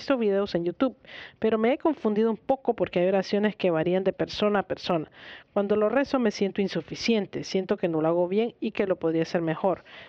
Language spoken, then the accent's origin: Spanish; Honduras; now in United States; soy de Honduras, pero resido en Estados Unidos.